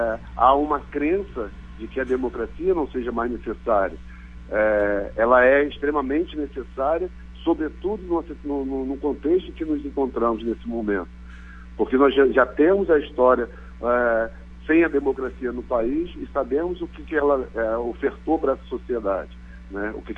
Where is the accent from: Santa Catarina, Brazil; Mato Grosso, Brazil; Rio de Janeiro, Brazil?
Rio de Janeiro, Brazil; born there; Eu nasci no Complexo do Alemão